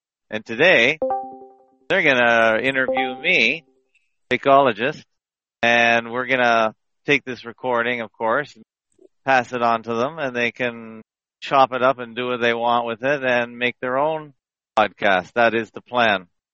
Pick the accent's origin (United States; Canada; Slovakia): Canada; And I am a Canadian and an American citizen